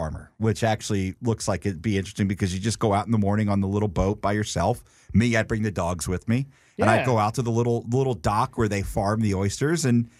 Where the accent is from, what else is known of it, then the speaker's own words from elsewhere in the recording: New Jersey, United States; So I grew up surfing, but I haven't done it in about 25, 30 years.